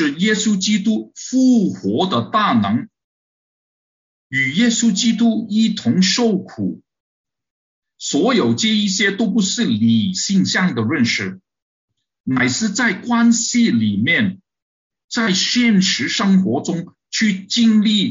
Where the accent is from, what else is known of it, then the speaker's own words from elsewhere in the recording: China; now in Canada; 我们从中国来的弟兄姐妹大部分都是知识分子